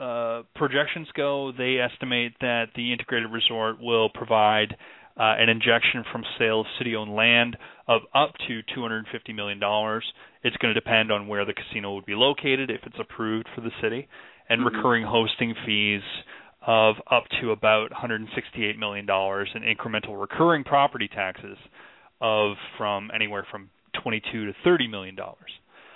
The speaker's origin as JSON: {"language": "English", "town": "Toronto", "region": "Ontario", "country": "Canada", "tie": "born or raised there", "said": "including land-based developments in my hometown, Toronto"}